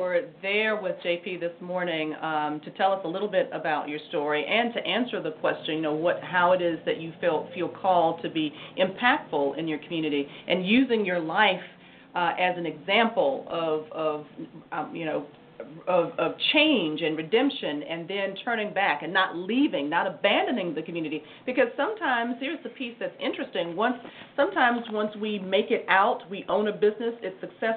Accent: Florida, United States; You know, clearly her life is different than mine growing up in Florida.

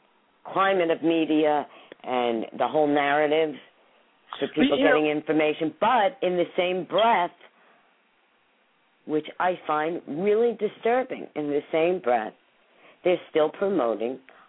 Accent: New York, United States; Well, as a New Yorker, I can't tell you how that infuriates me.

